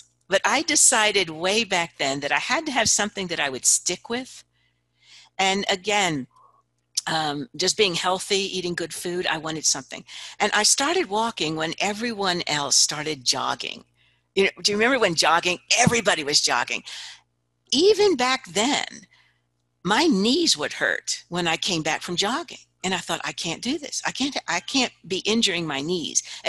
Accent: Palermo, Sicily, Italy; the book is all about stories of my childhood growing up in Italy. So I grew up in the mafia capital of the world, Palermo, Sicily. That was my stomping grounds.

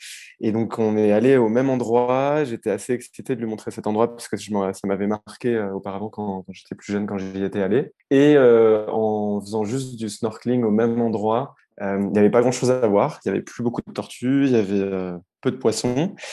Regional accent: Strasbourg, Grand Est, France; born there; Je suis né à Strasbourg.

